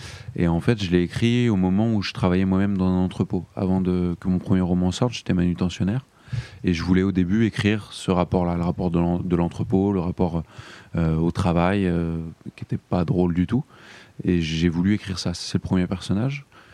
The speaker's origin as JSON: {"language": "French", "region": "Île-de-France", "country": "France", "said": "qui se passe dans le 77 en Seine-et-Marne, là d'où je viens à la base"}